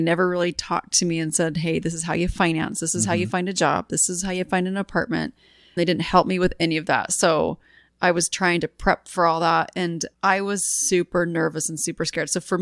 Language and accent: English; Rexburg, Idaho, United States; I came from Rexburg, Idaho, like this little tiny town where it was this little bubble. And I went to Hawaii. It was a totally shock to me.